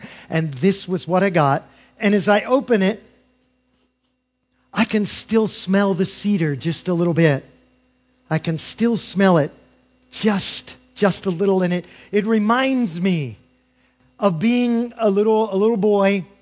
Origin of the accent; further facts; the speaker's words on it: Delaware, United States; born there; I was born in Delaware, see?